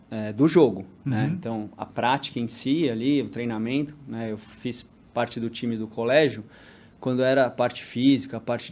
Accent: São Paulo, Brazil; Sou de São Paulo.

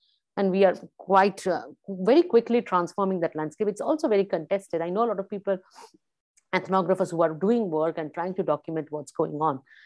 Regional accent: Kolkata, West Bengal, India; when I was growing up in Calcutta

